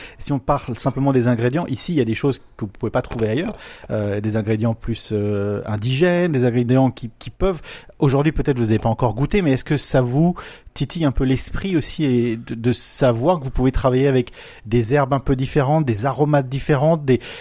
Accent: France; en France, on va pas se le cacher, avouez-vous, on est français

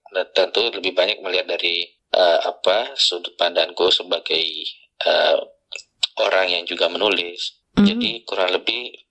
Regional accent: Makassar, South Sulawesi, Indonesia; karena saya tumbuh di Makassar misalnya, ada beberapa kata atau ada rasa bahasa atau ada nuansa bahasa yang tidak bisa diterjemahkan langsung ke dalam bahasa Indonesia.

